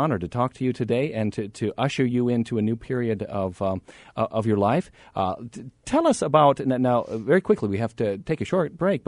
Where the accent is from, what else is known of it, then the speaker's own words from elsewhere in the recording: Cedar Falls, Iowa, United States; As a teenager, growing up in Cedar Falls in the 1970s, you know, in junior high and high school